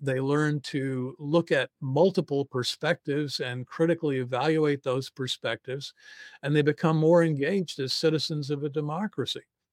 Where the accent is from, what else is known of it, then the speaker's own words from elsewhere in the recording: the South, United States; contacts that I have from my youth growing up in the South, people who are still in the red states